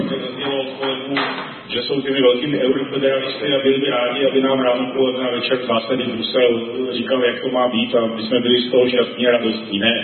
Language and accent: Czech; Drásov, South Moravian Region, Czechia; A měl jsem jako vzorový transformační projekt z mé rodné dědiny